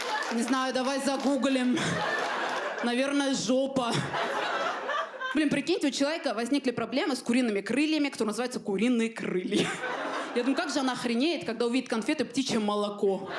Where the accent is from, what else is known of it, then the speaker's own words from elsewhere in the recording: Armenia; В плане, я же армянка. Ну, у нас же реально все умеют.